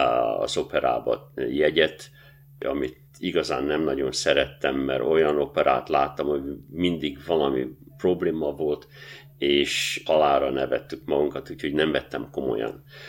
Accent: Budapest, Hungary; Hát én Budán születtem, Budán nőttem fel, a déli pályaudvarnál

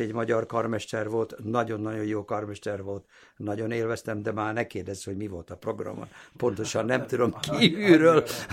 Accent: Hungary; moved away; mind kisgyerek Magyarországon, mikor nevelkedtem és Hegedűt tanultam, akkor sokat hallgattam a pici rádiót

